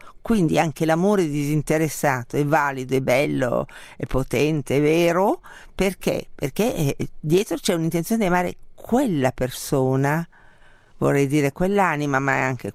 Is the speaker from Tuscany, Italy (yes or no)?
no; Milan, Lombardy, Italy; dato che io sono di Milano